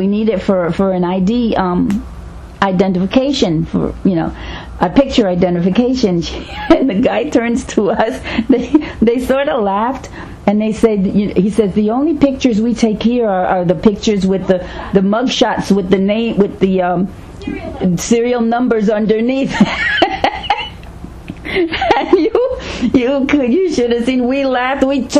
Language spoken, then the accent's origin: English; Vineland, New Jersey, United States; Now you have to remember, I'm coming from Vineland. Not too much happened in Vineland.